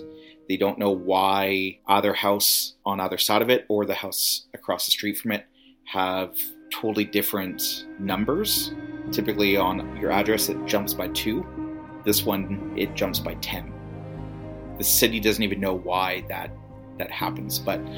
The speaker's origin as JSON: {"language": "English", "town": "Victoria", "region": "British Columbia", "country": "Canada", "tie": "born or raised there", "said": "I'm from Victoria, still live in Victoria. I'm excited to tell the story again and in more detail of the house that I grew up in Vic West."}